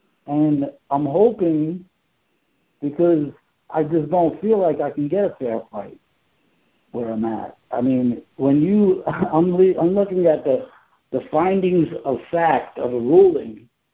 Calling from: New York, United States; it's a cell number, and I'm in Rockland County.

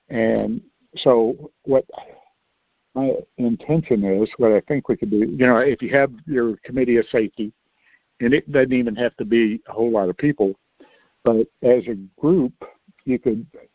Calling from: Texas, United States; Okay, I'm in Texas.

